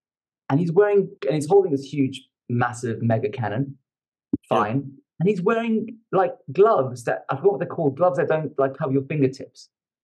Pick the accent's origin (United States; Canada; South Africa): South Africa; And so I grew up in South Africa.